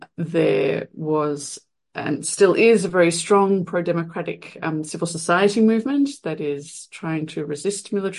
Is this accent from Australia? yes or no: yes; Australia; I'm from Australia. I'm based at the Faculty of Law and Justice at the University of New South Wales, which is in Sydney.